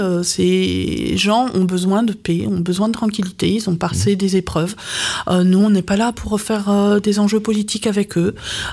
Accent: France; sachant que nous, on est français, ils ne vont pas tenir des propos désagréables

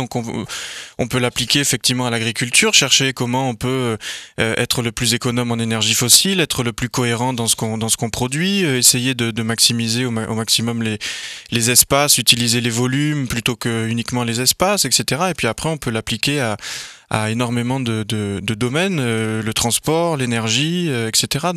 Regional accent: Nice, Provence-Alpes-Côte d'Azur, France; moi je suis de Nice aussi à la base. Et quand on est en Normandie et qu'on vient de Nice, c'est compliqué le climat. Donc voilà, c'est-à-dire qu'on est resté 3 ans en Normandie

